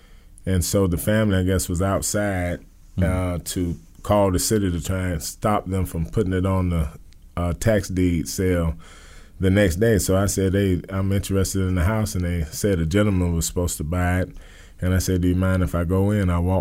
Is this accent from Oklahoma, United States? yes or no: no; Ohio, United States; You know, and I'm from Ohio, so I don't even know